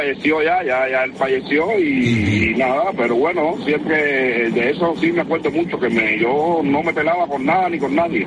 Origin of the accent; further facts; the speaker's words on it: Cuba; es que soy un cubano y llevo tiempo